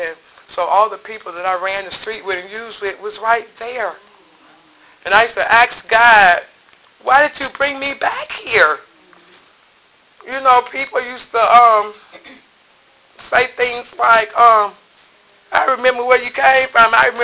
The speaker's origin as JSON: {"language": "English", "region": "Alabama", "country": "United States", "also_born_or_lived": "Detroit", "moved": "yes", "said": "I told y'all I was from Alabama. And every summer I had to work in the fields and do things every summer, garden and all that, and I didn't like it."}